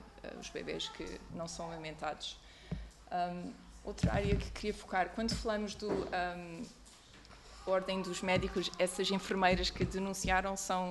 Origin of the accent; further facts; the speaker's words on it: Portugal; born there; nasci em Portugal